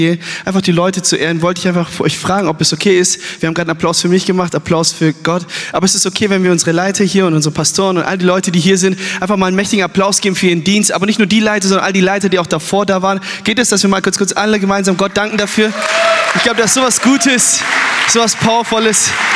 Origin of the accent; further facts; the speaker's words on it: Germany; ich komme aus Deutschland oder wir kommen aus Deutschland. Ich bin zumindest in Deutschland aufgewachsen. Meine Eltern kommen aus Äthiopien.